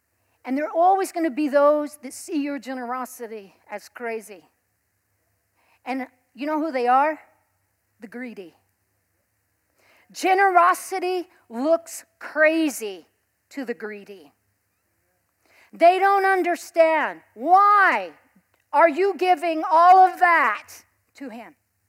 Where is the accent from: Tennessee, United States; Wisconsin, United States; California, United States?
California, United States; Modesto; I was the poorest girl in town, pretty much. I grew up in South Modesto.